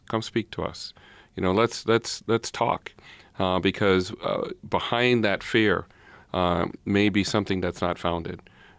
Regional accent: Bahamas; moved away as an adult; I grew up in the Caribbean. I spent 18 years in the Bahamas Islands. So I came here at 18

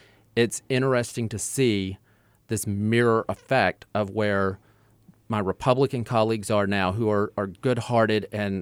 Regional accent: Missouri, United States; I grew up in Southeast Missouri on a farm in the Boot Hill, and things are much different today.

